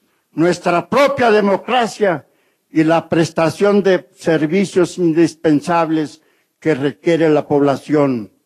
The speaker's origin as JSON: {"language": "Spanish", "country": "Mexico"}